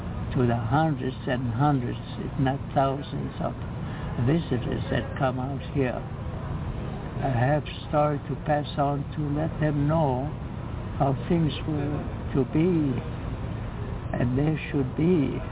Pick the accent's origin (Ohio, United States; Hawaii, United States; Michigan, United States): Hawaii, United States; Honolulu; born there; I was born in Honolulu on June 3rd, 1917.